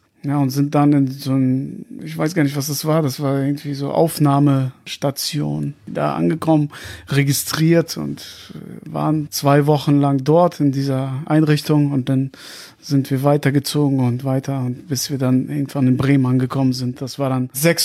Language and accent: German; Kazakhstan; bin 36 Jahre alt, komme aus Kasachstan